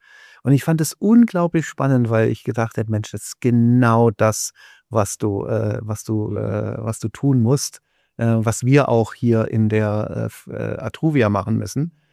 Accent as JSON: {"language": "German", "region": "Baden-Württemberg", "country": "Germany", "lives_now": "Berlin, Germany", "said": "Gut, also ursprünglich, wie man hört, ich bin Schwabe, ja"}